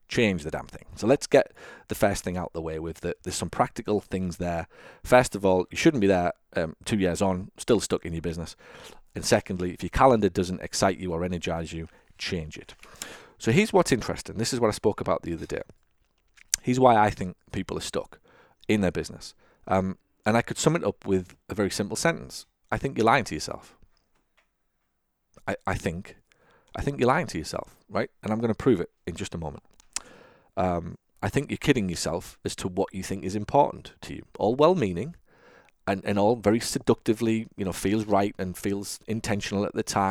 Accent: England, United Kingdom; now in United States; And given that I'm English, I've decided to stay on English time.

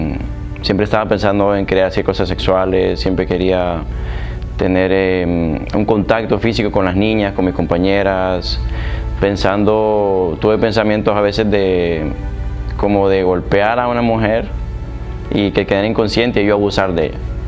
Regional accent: Honduras; soy de Honduras

